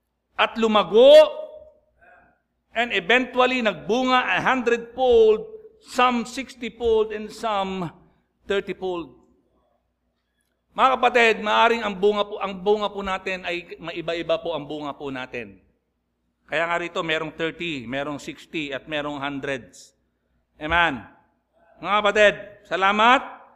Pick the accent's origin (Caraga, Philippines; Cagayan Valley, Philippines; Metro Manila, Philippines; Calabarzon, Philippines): Metro Manila, Philippines; Manila; Hindi ako lumaki doon. Lumaki ako sa Manila eh. Natuto ako ng kalokohan dito sa Maynila eh. Pero for 15 years, nanirahan po ako doon.